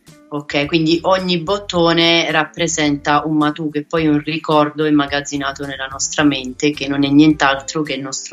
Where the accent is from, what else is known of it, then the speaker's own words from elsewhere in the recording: Potenza, Basilicata, Italy; also born or lived in Viterbo; now in Grosseto, Italy; e mi sono trasferita da Potenza, dalla Basilicata, fino a Viterbo, per poi arrivare a Grosseto.